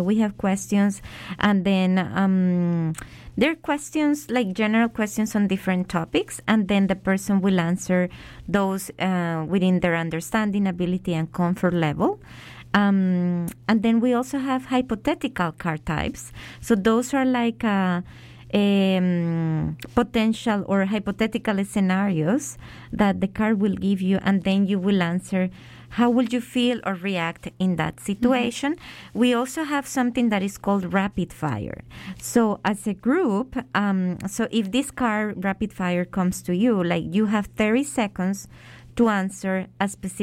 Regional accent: Colombia; English is a second language; so I grew up in Colombia, and I think that it was complicated, I will say.

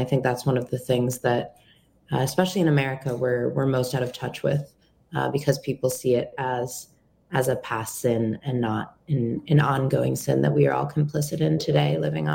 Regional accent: United States; especially growing up outside of New York City during the post 9/11 era

